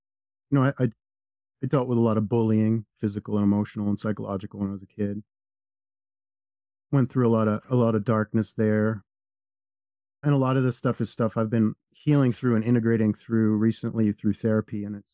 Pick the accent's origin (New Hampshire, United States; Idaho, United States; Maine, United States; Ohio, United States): New Hampshire, United States; Concord; also born or lived in Arizona; Yeah, born and raised in New Hampshire, born in Concord, New Hampshire, which is ironically where I work now. The department I'm on, the fire department. Lived in New Hampshire most of my life. Did a short stint in Arizona when I was younger